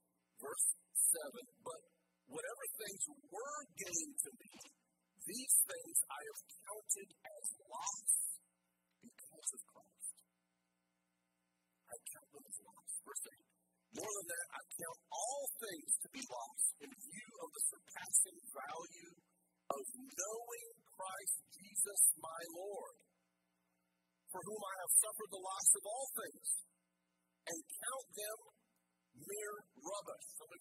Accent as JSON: {"language": "English", "country": "United States", "said": "During Thanksgiving, I'm thankful that I'm an American. I really am."}